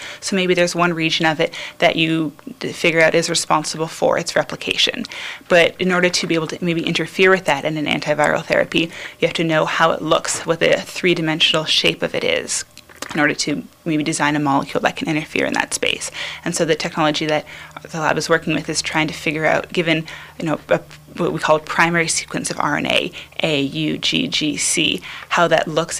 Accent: Chapel Hill, North Carolina, United States; I'm from Chapel Hill, North Carolina, and I'm a junior majoring in chemistry.

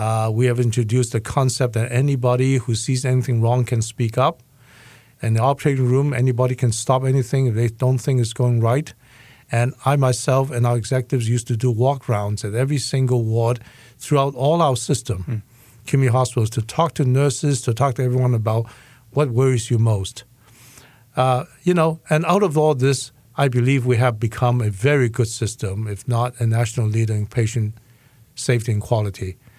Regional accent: Hong Kong; moved away as an adult; also born or lived in China; I was born in China, and my family and I fled communist China, went to Hong Kong, and I came here to study when I was 18 on my own.

